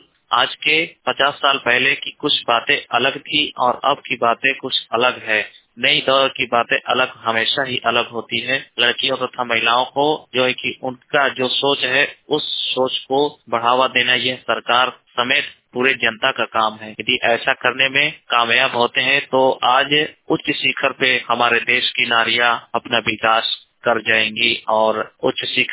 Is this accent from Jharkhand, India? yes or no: no; Mirzapur, Uttar Pradesh, India; now in Delhi, India; मिर्जापुर का रहने वाला हूँ, दिल्ली में आया हूँ कंप्यूटर करने।